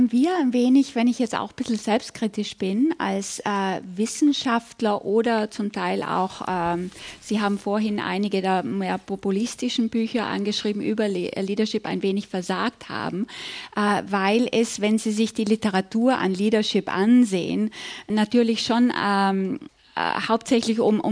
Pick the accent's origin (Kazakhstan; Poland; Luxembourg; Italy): Italy; also born or lived in Spain; ich komme selber aus Italien, habe längere Zeit jetzt in Spanien gelebt